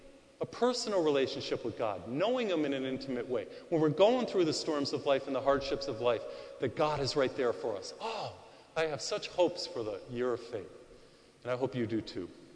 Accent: Massachusetts, United States; I grew up in Massachusetts. We used to go to Cape Cod, or as they say in Boston, Cape Cod.

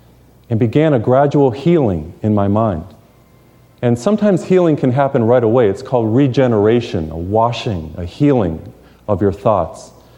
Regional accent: Massachusetts, United States; I remember I grew up in Massachusetts, and we'd have these cold mornings.

